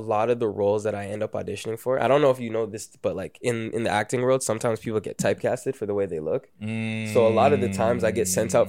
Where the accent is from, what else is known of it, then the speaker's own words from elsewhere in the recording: Brampton, Ontario, Canada; also born or lived in Toronto / Mississauga; I was born in Toronto, grew up in Brampton, and then I moved to Mississauga with my mom around like age 10. So I always kind of went between Brampton and Saga